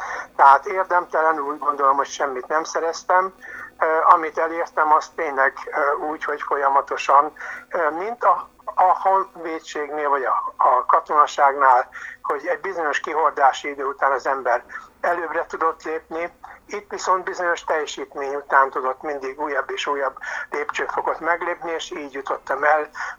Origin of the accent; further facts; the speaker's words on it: Pest, Hungary; born there; nem idevalósi, nem megyei vagyok, Pest megyében születtem, és hát onnan pályáztam akkor ide